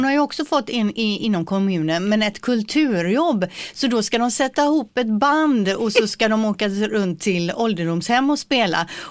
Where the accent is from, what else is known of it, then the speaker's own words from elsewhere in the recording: Ronneby, Blekinge, Sweden; la jag på marknaden i Ronneby där jag växte upp.